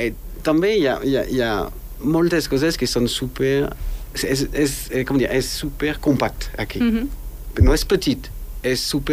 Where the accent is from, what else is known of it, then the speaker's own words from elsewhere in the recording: Paris, Île-de-France, France; now in Andorra; Jo soc de París, al costat de París. Quan me checava, quan era més petit, quan era nen, estava mirant, ok, avui no plou.